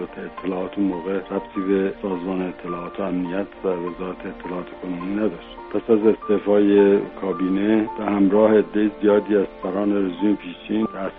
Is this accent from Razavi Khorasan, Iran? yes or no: no; Tehran, Tehran Province, Iran; در 1307 در تهران به دنیا آمدم، در یک خانواده طبقه متوسط. تحصیلاتم رو در تهران انجام دادم